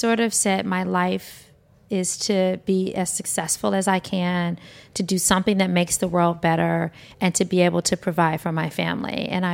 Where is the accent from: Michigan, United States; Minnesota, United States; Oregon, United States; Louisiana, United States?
Michigan, United States; Detroit; You know, growing up in Detroit was fun. It was community, it was life, it was my childhood.